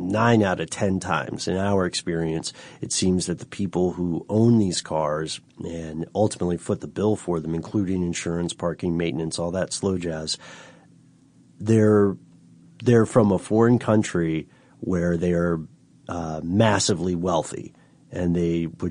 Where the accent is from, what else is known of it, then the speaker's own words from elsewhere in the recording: Tennessee, United States; accent: Tennessee; We're both chuckling because my Tennessee accent came out when I tried to say – well-to-do for a second.